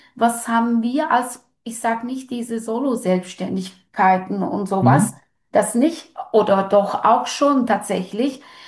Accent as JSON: {"language": "German", "country": "Turkey", "lives_now": "Germany", "said": "Ich kenne das ja, ich komme ja aus der Türkei."}